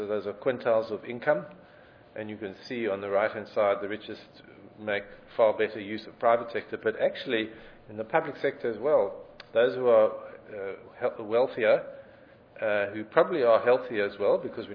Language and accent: English; South Africa; I'm from South Africa